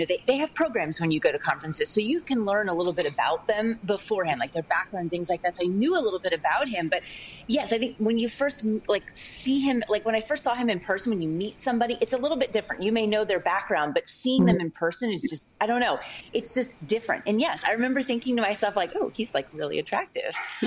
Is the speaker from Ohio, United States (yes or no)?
yes; Cincinnati, Ohio, United States; I grew up in Ohio, too, more on the south side. So I grew up just outside of Cincinnati.